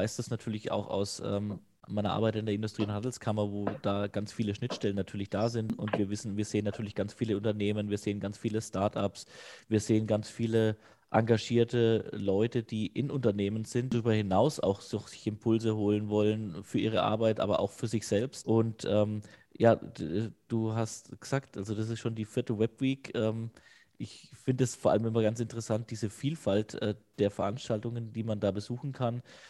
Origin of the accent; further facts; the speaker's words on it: Würzburg, Bavaria, Germany; Würzburg, ihr wisst, ich bin Würzburger